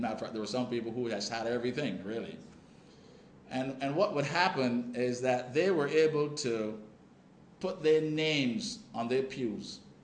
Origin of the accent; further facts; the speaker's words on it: Barbados; I remember, for example, growing up in Barbados as a young boy